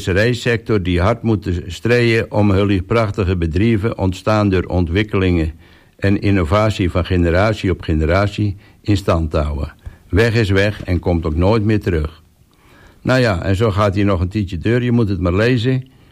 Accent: De Weel, Netherlands; kom ik uit de Weel, maar inmiddels al 14 jaar woon ik aan Oostrent

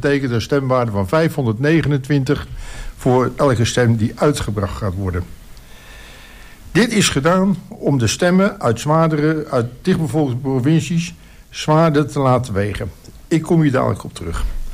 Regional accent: Rotterdam, South Holland, Netherlands; Nou, en ik ben Rotterdammer.

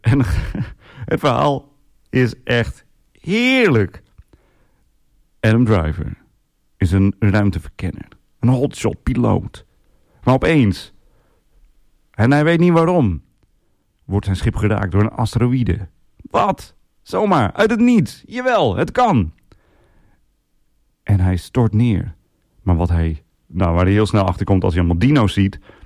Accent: Assen, Drenthe, Netherlands; Ik kom natuurlijk uit zelf uit Assen-Drenthe.

